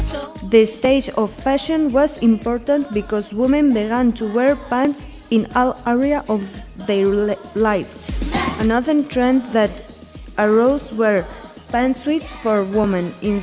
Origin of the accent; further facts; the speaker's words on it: Ukraine; now in Madrid, Spain; I'm 20 years old. I'm from Ukraine, but I live in Madrid.